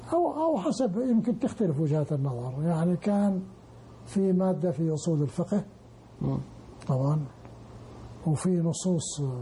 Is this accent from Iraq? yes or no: yes; Iraq; moved away as an adult; أنا أخرج من العراق وين أروح؟